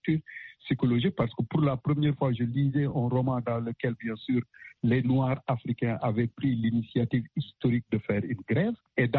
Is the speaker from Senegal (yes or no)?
yes; Senegal; comme tous ceux de ma génération, nous avons grandi au Sénégal, nous sommes allés au lycée